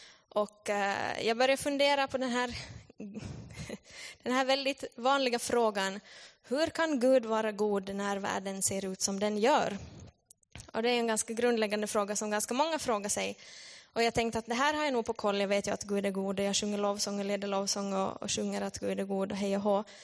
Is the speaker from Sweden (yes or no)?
no; Petalax, Ostrobothnia, Finland; now in Vaasa, Finland; Jag är från Petalax, men jag bor i Vasa.